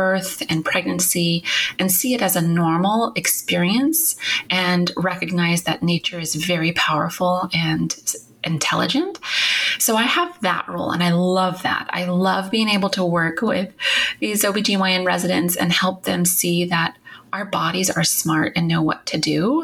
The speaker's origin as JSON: {"language": "English", "region": "Montana", "country": "United States", "tie": "born or raised there", "lives_now": "Northern California, United States", "said": "I am actually from Montana. I'm a Montana native, although I live in Northern California right now. But I grew up on the Flathead Indian Reservation, and I am Salish and Kootenai."}